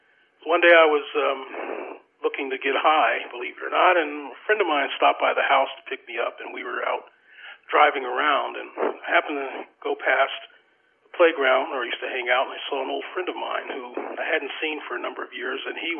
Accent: Pottsville, Pennsylvania, United States; Well, I was born and raised in Pottsville, Pennsylvania. I don't know if you're familiar with Pottsville.

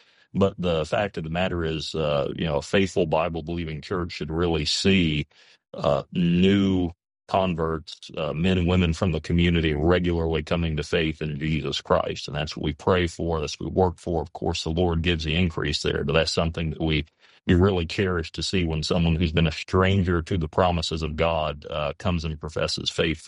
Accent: Greenville, South Carolina, United States; So I grew up in South Carolina. I'm originally from Greenville, and I'm one of the few people who's actually from Greenville these days

